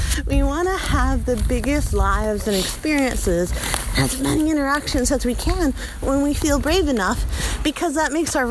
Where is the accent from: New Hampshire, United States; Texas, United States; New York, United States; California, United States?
New Hampshire, United States; you're tougher than I am because you're from Florida and I'm from New Hampshire.